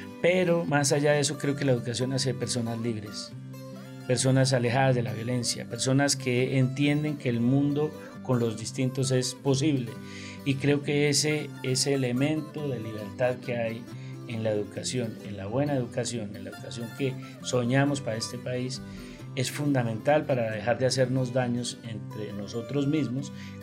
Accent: Sotaquirá, Boyacá, Colombia; El plato típico de mi pueblo, Zotaquirá, Boyacá, Colombia.

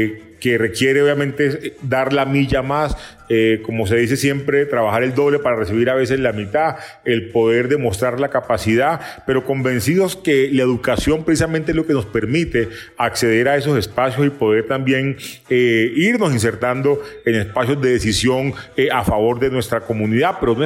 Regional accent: Istmina, Chocó, Colombia; yo soy un hombre del departamento del Chocó, nacido hace 42 años en Ismina, en el departamento del Chocó.

